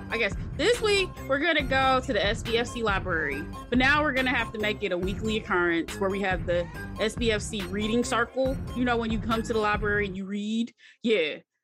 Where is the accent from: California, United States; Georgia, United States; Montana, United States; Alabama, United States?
Georgia, United States; Atlanta; First of all … from the Southwest Atlanta.